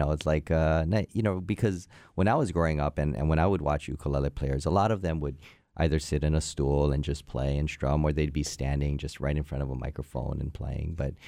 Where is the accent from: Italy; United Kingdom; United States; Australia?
United States; Hawaii; Yeah, you know, I was born and raised in Hawaii, and my mom played when she was a kid, so she was my first teacher.